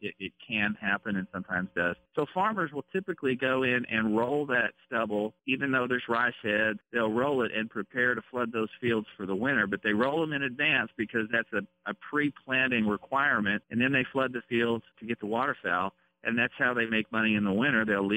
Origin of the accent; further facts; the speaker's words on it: Arkansas, United States; where are you from? I say Arkansas, 1st District